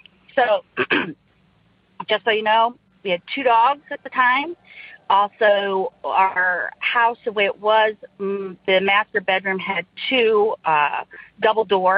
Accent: Indiana, United States; I'm from Northern Indiana.

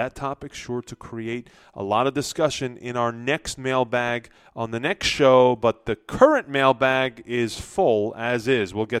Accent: Gozo, Malta; now in United States; I'm from Gozo, which is the smaller island.

